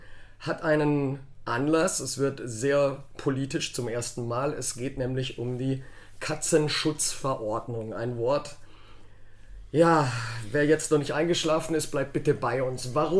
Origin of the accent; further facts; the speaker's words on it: Darmstadt, Hesse, Germany; Ich komme ja aus der Wissenschaftsstadt Darmstadt.